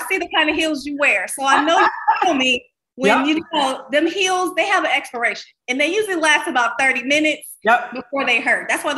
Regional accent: Columbus, Ohio, United States; also born or lived in Los Angeles / Miami; Just 2 years ago, right before COVID, I moved back to my hometown of Columbus, Ohio.

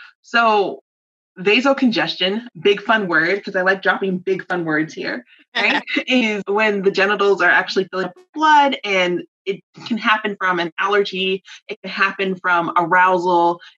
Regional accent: the South, United States; I was personally told as a child to call my vagina a pocketbook because I am a Southerner.

